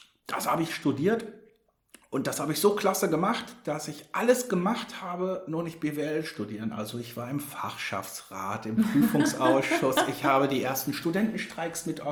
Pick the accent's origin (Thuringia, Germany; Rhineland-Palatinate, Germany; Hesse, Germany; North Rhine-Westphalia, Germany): North Rhine-Westphalia, Germany; Dortmund; born there; now in Hamburg, Germany; Ich bin Fußballfan in Dortmund geboren, man mag es mir verzeihen, aber das schwarz-gelbe Blut hängt auch hier in Hamburg noch